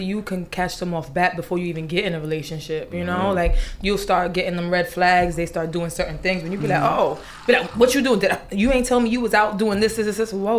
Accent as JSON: {"language": "English", "town": "Brooklyn", "region": "New York", "country": "United States", "said": "Listen, I'm from Brooklyn, so of course I got to say it like that."}